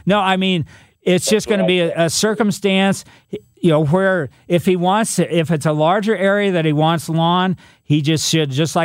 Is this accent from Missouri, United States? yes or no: yes; Ellisville, Missouri, United States; I grew up in that part of it. Well, I grew up in Ellisville, but Eureka is very close.